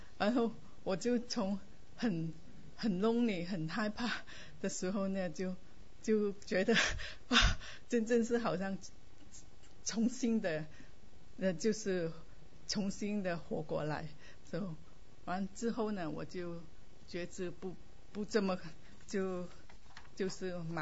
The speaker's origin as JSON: {"language": "Chinese", "country": "Vietnam", "moved": "yes", "lives_now": "San Jose, United States", "said": "我来美国36年了。36年前呢，这父亲带奶奶带我跟弟弟从越南来到美国的东部一个小镇，"}